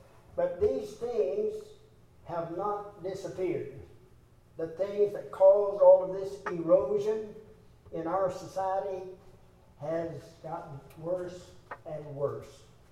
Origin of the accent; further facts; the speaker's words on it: United States; I'm glad that I'm American. I don't know of any other part of the world that I would rather be in.